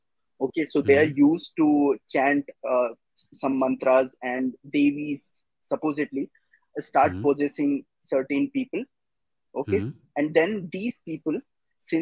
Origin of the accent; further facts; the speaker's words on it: Uttarakhand, India; Since I come from Uttarakhand, I have seen these things very closely.